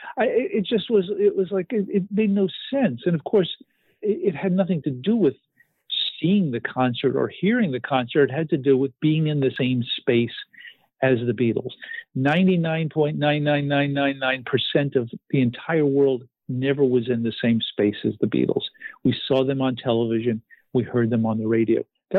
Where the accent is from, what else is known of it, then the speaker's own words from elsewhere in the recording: New York, United States; I grew up in the New York area